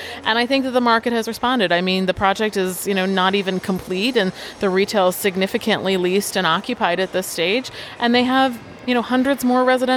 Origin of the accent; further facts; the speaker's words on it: Pittsburgh, Pennsylvania, United States; I don't eat cheesesteaks. I'm from Pittsburgh.